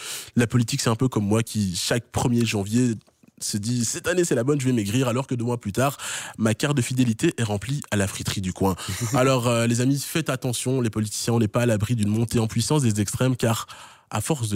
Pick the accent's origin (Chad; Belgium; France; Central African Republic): Belgium; parce qu'en tant que Belge, on suit tous les élections présidentielles françaises